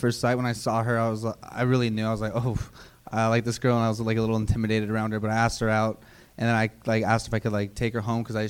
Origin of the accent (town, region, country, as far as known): Alaska, United States; moved away